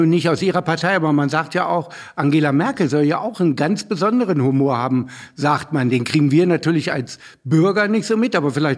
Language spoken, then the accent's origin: German; Hanover, Lower Saxony, Germany; das muss man auch als Hannoveraner neidlos anerkennen